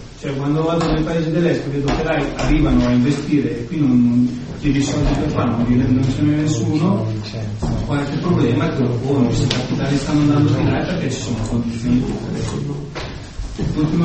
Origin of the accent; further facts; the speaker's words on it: Como, Lombardy, Italy; Io vengo da Como e nel settore tessile il discorso era molto semplice.